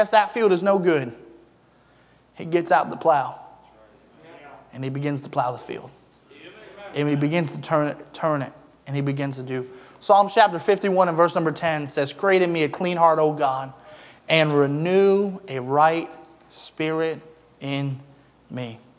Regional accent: Eastern Shore, United States; I grew up on the Eastern Shore, and we have a lot of farm.

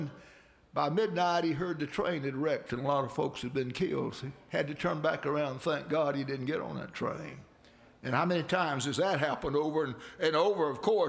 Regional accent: Georgia, United States; "I'm from Georgia. We didn't have a lake close where I live. I don't know how to swim."

